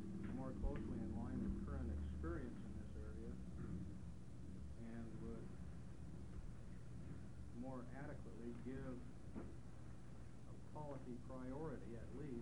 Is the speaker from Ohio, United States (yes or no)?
no; Eugene, Oregon, United States; I'm a lawyer from Eugene, Oregon